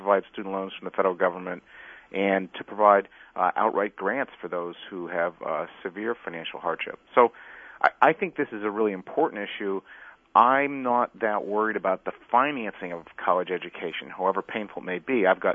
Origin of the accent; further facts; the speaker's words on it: Pittsburgh, Pennsylvania, United States; I grew up in Pittsburgh, and my parents were in the steel industry.